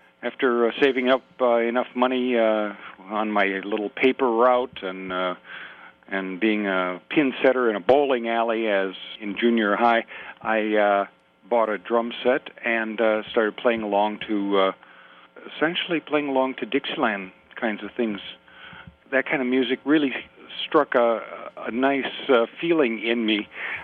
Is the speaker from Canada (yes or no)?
no; Winona, Minnesota, United States; watching parades in my hometown of Winona, Minnesota. I was born there and I went to school there.